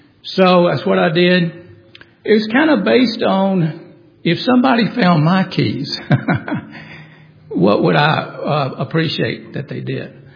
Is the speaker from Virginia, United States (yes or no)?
no; Phenix City, Alabama, United States; years ago when I was growing up in Phenix City, Alabama.